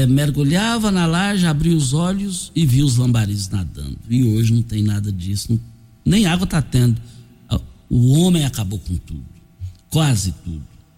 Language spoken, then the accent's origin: Portuguese; Douradinho, Goiás, Brazil; no Douradinho, logo após a mata do César Bastos, quando nós morávamos, fomos criados ali no Douradinho.